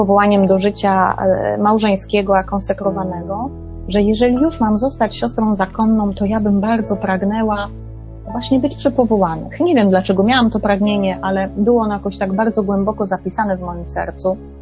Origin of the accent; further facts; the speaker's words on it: Kraków, Lesser Poland, Poland; Urodziłam się w Krakowie, tam też wychowywałam się razem z moją siostrą, obecnie